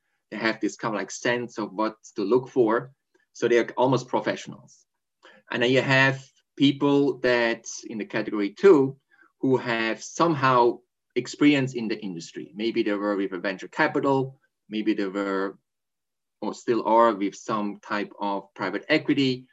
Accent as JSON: {"language": "English", "country": "Switzerland", "tie": "born or raised there", "said": "I've been born and raised in Switzerland. I actually did all my schools and education in Switzerland, except HBS."}